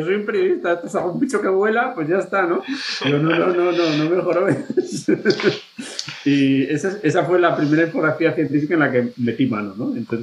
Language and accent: Spanish; Navarre, Spain; moved away as an adult; also born or lived in Madrid; Que yo soy de Navarra y, bueno, pues estuve ahí en Madrid a gusto hasta que ya me cansé.